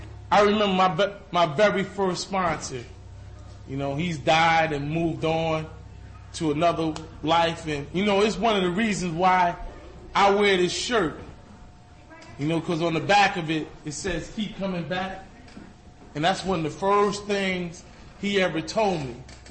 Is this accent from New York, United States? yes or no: yes; New York City, New York, United States; born there; I was born in Harlem, New York. So, where I recovered at originally was Rochester, New York.